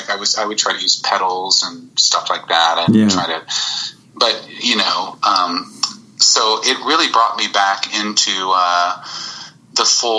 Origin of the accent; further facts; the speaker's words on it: Austin, Texas, United States; of course, huge … fan growing up in Austin.